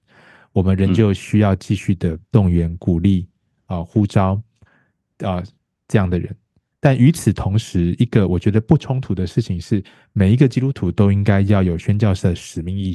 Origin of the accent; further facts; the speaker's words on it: Taiwan; 我从小在台湾长大嘛